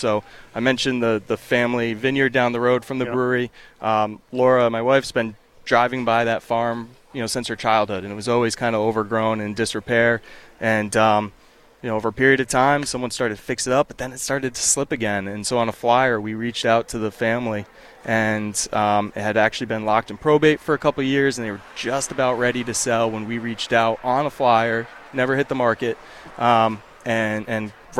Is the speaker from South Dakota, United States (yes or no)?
no; East Lyme, Connecticut, United States; It all started kind of here in Salem. So I'm from East Lyme.